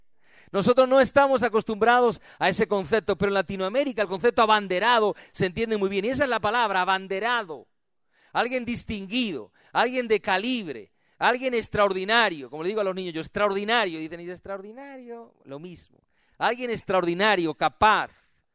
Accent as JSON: {"language": "Spanish", "country": "Spain", "said": "si tú llevas una bandera como español, te dicen, ah, tú eres de derechas"}